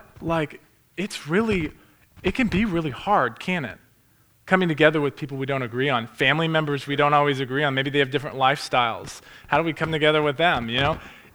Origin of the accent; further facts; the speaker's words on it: United States; so for me, I am the American, and I'm like, and I'm a television producer